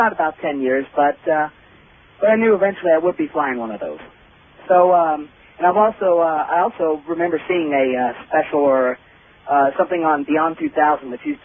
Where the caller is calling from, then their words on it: Virginia City, Nevada, United States; Well, just for the record, Art, I'm calling from Virginia City.